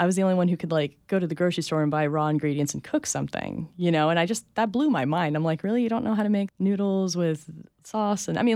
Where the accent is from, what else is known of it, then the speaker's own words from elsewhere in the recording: Florida, United States; Well, I've moved around all of my young life, but my homeland is Florida. And I moved directly here from North Carolina, where I'd been living for like a year.